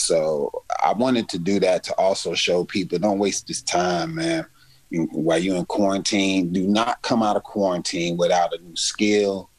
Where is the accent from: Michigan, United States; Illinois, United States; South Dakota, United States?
Illinois, United States; Chicago; I'm from Chicago, so I'm a house head.